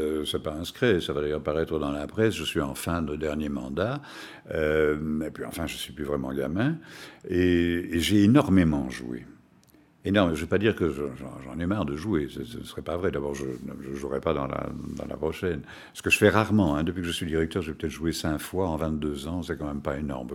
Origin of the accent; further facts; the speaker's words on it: Liège, Wallonia, Belgium; Et comme je suis liégeois, j'ai foncé.